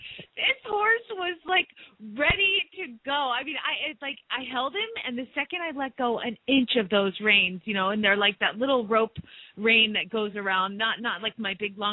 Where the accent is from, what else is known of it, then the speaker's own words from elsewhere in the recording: Phoenix, Arizona, United States; from Phoenix, Arizona